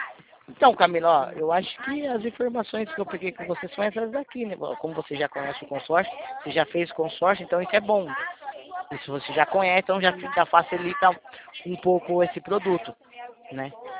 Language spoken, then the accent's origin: Portuguese; Itatiba, São Paulo, Brazil; interior de São Paulo. Depois de Jundiaí.